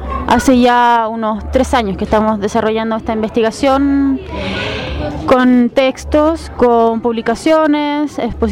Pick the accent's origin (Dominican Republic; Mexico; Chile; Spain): Chile; soy chilena, soy teórica e historiadora del arte